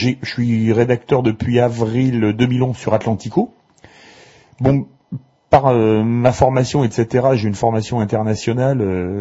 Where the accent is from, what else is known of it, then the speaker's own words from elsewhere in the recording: Toulouse, Occitanie, France; C'est logique, comme je viens de Toulouse.